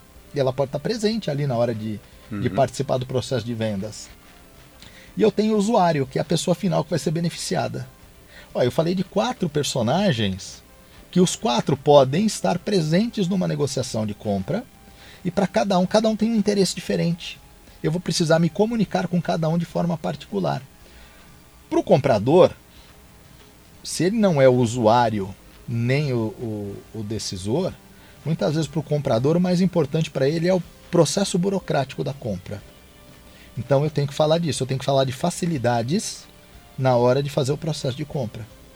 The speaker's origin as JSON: {"language": "Portuguese", "region": "São Paulo", "country": "Brazil", "said": "eu sou aqui de São Paulo"}